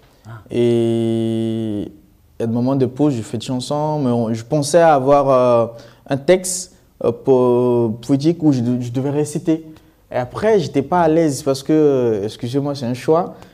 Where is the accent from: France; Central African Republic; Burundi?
Central African Republic; Quand tu fais le diplôme, chez nous en Afrique, au fait, en Centrafrique surtout, le diplôme, c'est pour l'honneur de la famille.